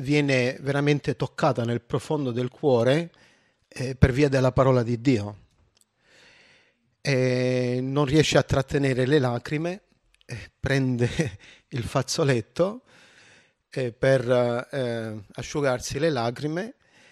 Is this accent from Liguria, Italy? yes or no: no; Apulia, Italy; c'è una specie di lumaca giù da noi. In Puglia è tutta verde